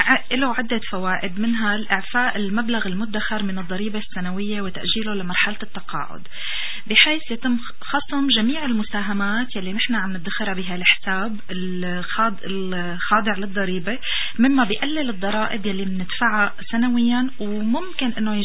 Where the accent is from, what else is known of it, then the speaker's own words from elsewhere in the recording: Syria; now in Canada; وعلى بلدنا سوريا